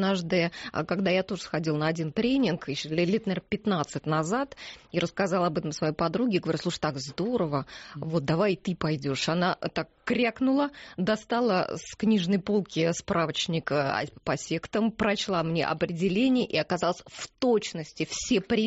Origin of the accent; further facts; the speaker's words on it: Voronezh, Voronezh Oblast, Russia; штаб-квартира в моем родном городе в Воронеже.